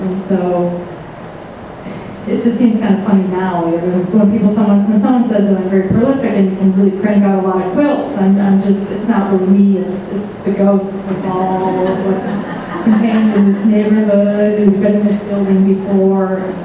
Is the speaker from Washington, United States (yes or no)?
no; Minnesota, United States; Growing up in Minnesota, there was a lot of Native American funerals that we would go to, and they would sit with the body for 3 days, and the body was always wrapped in a quilt.